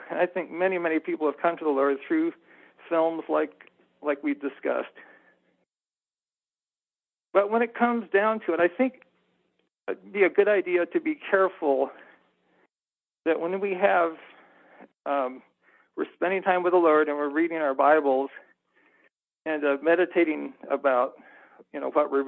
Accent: Nepal; also born or lived in India; I grew up in Nepal and India.

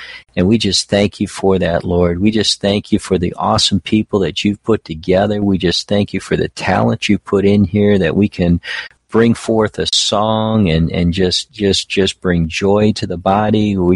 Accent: Ohio, United States; now in Tennessee, United States; well, it doesn't sound like you're from Tennessee. You know, I said, no, I'm from Ohio. I've been down here 3 years.

